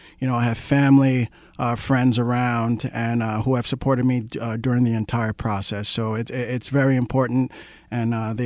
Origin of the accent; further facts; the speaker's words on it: New York, United States; also born or lived in North Carolina; Yeah, I was born and raised in New York. I did some high school in North Carolina.